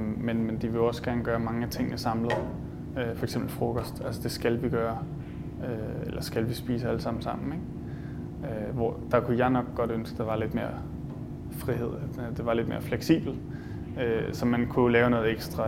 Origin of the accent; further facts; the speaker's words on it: Helsingør, Capital Region of Denmark, Denmark; der, hvor jeg voksede op som barn i Helsingør